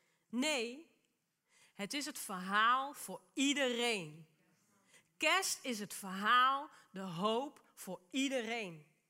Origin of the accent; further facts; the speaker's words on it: Netherlands; En weet je, wij als Nederlanders mogen dankbaar zijn dat we een koningshuis hebben.